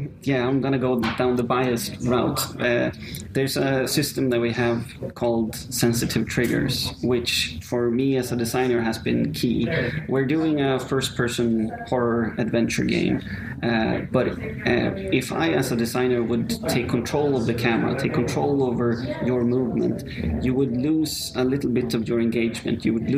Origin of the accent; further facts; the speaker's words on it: Sweden; now in Rome, Italy; I'm from Sweden, for example, but I live and work in Rome.